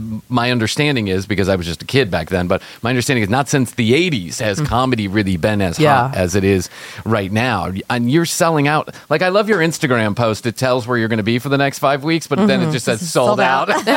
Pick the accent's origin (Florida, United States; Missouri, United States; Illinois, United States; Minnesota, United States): Illinois, United States; Chicago; I grew up in Chicago, by the way, so I know